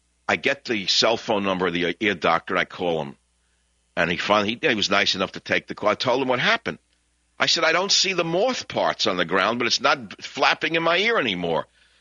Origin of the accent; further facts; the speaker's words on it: New York City, New York, United States; now in California, United States; even though I'm from the Bronx.